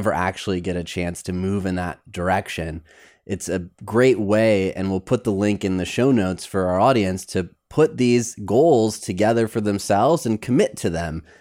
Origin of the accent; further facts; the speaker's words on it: Michigan, United States; But if growing up in Michigan, we played bumper bowling